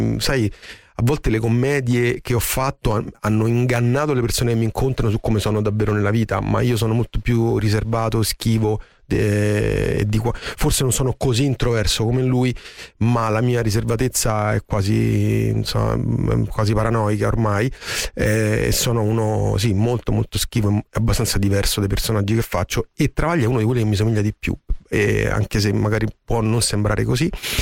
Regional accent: Rome, Lazio, Italy; lo dico da romano e lo dico da amante di Milano, mi piace molto Milano

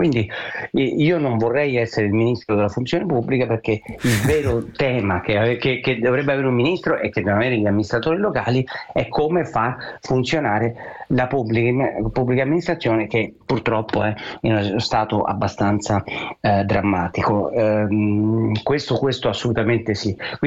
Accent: Rome, Lazio, Italy; sono romano, non sono eccellenti i trasporti romani

